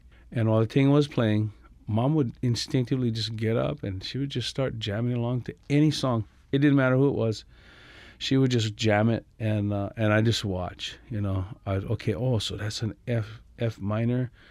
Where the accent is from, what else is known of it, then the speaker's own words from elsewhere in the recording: Planada, California, United States; I grew up in the San Joaquin Valley, Central California, in a place called Planada